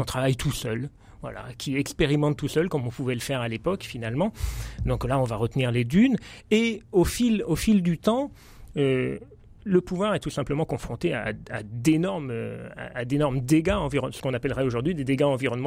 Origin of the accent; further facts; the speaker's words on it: Brittany, France; Alors, en tant que breton d'origine, je ne pourrais pas vous dire que je ne suis pas sensible à cette histoire d'Arthur, à l'histoire arthurienne